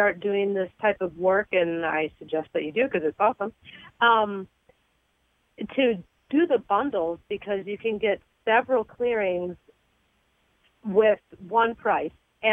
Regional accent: Midwest, United States; Yeah, I'm originally from the Midwest, and my first earthquake that I experienced in California, I was asleep

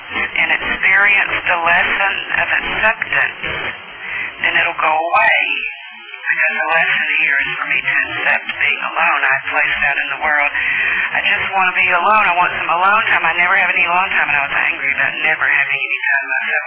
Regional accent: Alabama, United States

